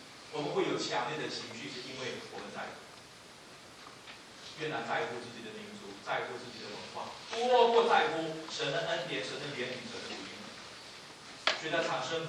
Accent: Malaysia; 我在马来西亚长大

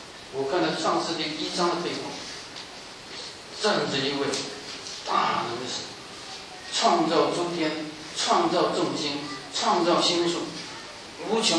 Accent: China; 你看我们中国人讲的道比韩国的牧师讲的道也许讲的更高，可是我们赶不上他们的祷告

